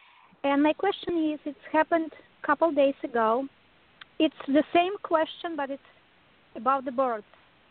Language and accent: English; Connecticut, United States; I am from Connecticut